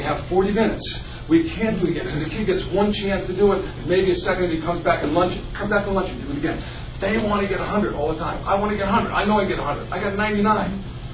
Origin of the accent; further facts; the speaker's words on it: East Coast, United States; and I'm from the East Coast, right?